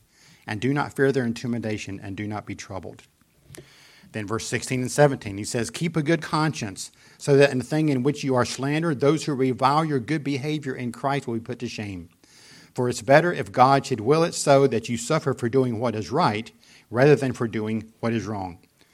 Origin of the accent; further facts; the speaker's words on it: the South, United States; I was born and raised in the South.